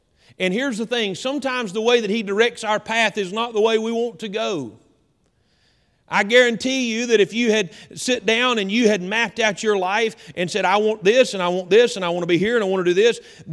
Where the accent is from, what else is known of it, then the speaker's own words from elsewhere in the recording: Hickory, North Carolina, United States; I'm from Hickory, so we just call it a switch.